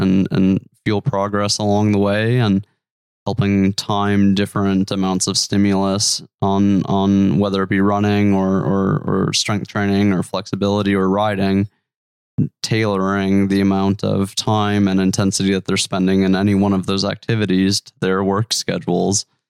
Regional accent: Wisconsin, United States; now in Virginia, United States; And growing up in Wisconsin, we did not have the types of rocks to ride on that are out here in Virginia.

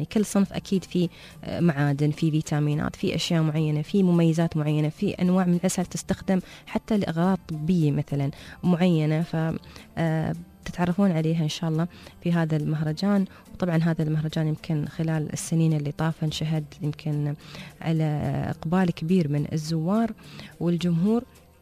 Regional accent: Dubai, United Arab Emirates

